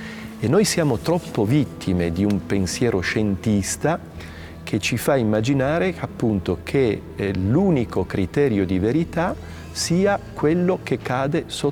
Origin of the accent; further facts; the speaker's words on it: Turin, Piedmont, Italy; per me, che oltretutto sono di Torino, che ho partecipato a delle ostensioni da pellegrino come tutti gli altri. Ero bambino